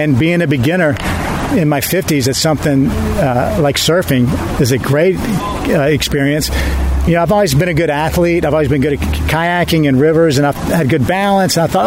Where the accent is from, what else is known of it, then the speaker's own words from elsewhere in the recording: Atlanta, Georgia, United States; You know, I grew up in Atlanta.